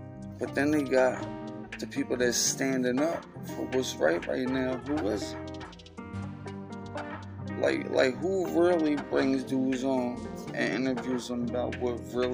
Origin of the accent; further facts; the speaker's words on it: Ireland; I'm Irish, first of all. I don't even know what white is. Irish.